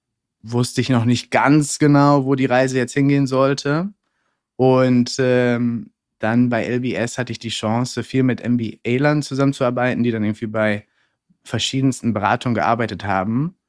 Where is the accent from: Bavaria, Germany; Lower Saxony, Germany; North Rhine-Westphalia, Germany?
North Rhine-Westphalia, Germany; Bochum; Ich komme tatsächlich aus dem Pott, aus Bochum.